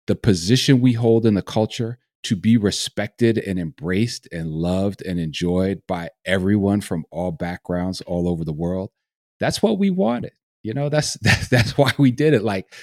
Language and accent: English; New York City, New York, United States; also born or lived in Dutchess County; And growing up in New York City and then in upstate New York in Dutchess County in the late 70s and early 80s, seeing hip hop take shape right before my eyes